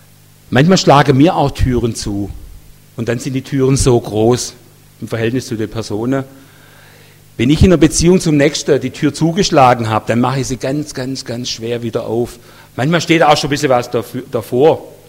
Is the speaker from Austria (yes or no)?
no; Germany; Für uns als Deutsche in unserer Kultur ist das ein bisschen gewöhnungsbedürftig.